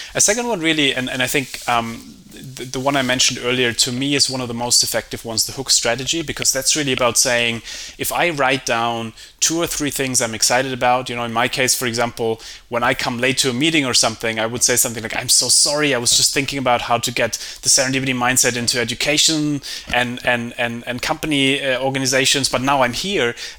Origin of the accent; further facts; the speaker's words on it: Germany; English is a second language; Like, I grew up in Germany.